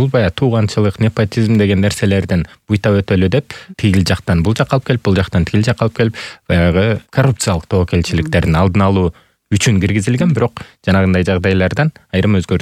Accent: Naryn Region, Kyrgyzstan; now in Bishkek, Kyrgyzstan; мен маселен Актала районунун ошол жакта төрөлүп өскөм, бирок бул жакка катталып Бишкек шаарынын тургуну болуп калдым бүгүнкү күндө

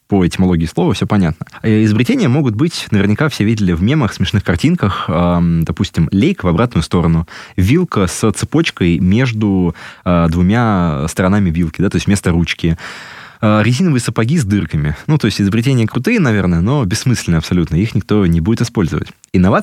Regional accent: Moscow, Russia; Ну, мы, москвичи, привыкли, наверное, ко всему.

